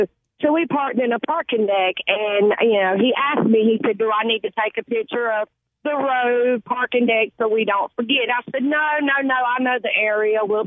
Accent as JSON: {"language": "English", "town": "Charlotte", "region": "North Carolina", "country": "United States", "said": "I'm from the Charlotte area"}